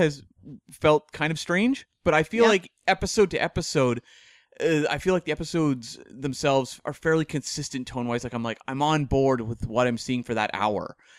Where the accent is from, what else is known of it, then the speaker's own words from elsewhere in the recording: Vancouver, British Columbia, Canada; Vancouver born and raised.